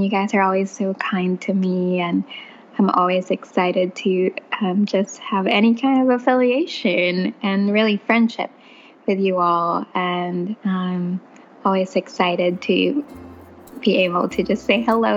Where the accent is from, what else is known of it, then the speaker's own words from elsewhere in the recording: Philippines; I grew up in the Philippines